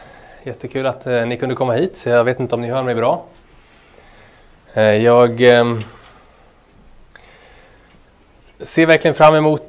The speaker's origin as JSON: {"language": "Swedish", "town": "Örebro", "region": "Örebro County", "country": "Sweden", "tie": "born or raised there", "said": "Jag är uppvuxen i Sverige, född i Örebro, och jag är gift sedan 5 år tillbaka. Jag har arbetat på lite olika platser, dels här i Malmö och också i Norrköping, även i Finland"}